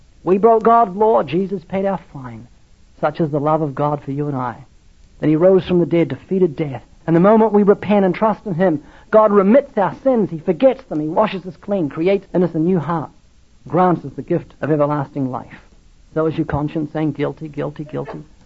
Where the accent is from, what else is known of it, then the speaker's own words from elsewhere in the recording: New Zealand; I'm not Australian. I'm from New Zealand